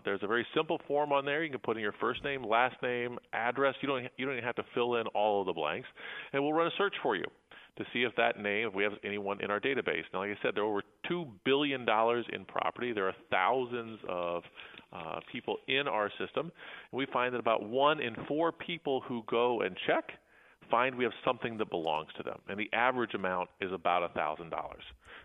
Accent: Gifford, Illinois, United States; As someone growing up in Gifford, Illinois, we didn't have cable TV when I was a young kid.

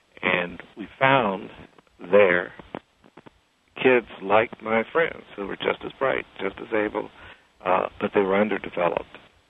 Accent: East Chicago, Indiana, United States; born or raised there

